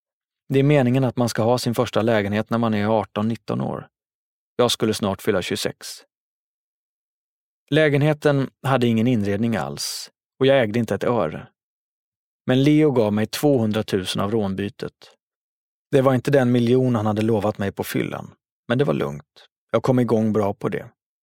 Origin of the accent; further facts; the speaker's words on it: Jordbro, Stockholm County, Sweden; Hade man skämtat så på gatan där jag växte upp hade det tolkats som en kränkning. Hade någon sagt sådana saker till mig i Jordbro hade jag varit tvungen att göra något.